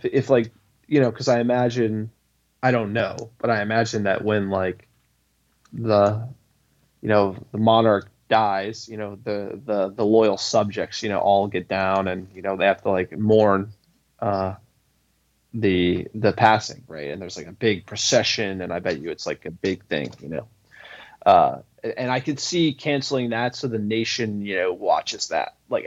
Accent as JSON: {"language": "English", "country": "United States", "said": "But make no mistake about it, baby. We're American."}